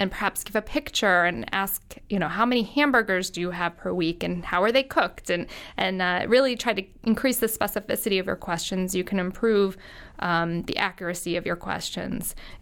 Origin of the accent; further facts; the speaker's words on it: New York, United States; Well, I grew up in Long Island, New York, just across the sound here.